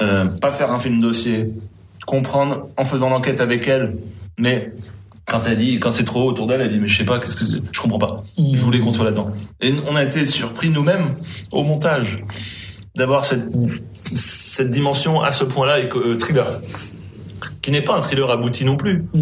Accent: Poitiers, Nouvelle-Aquitaine, France; born there; Ben moi, je suis né à Poitiers. C'est pas très loin des Sables d'Olonne. On allait avec mes parents sur la côte.

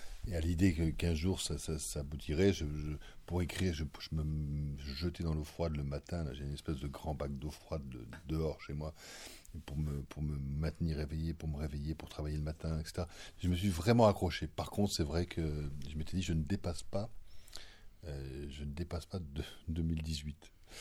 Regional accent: Lens, Hauts-de-France, France; born there; je suis né à Lens, j'ai tourné à Lens.

